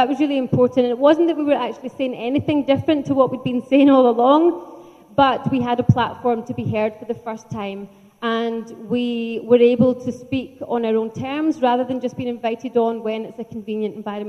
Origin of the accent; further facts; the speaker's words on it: Scotland, United Kingdom; I am Scottish after all, and that's why we make good friends.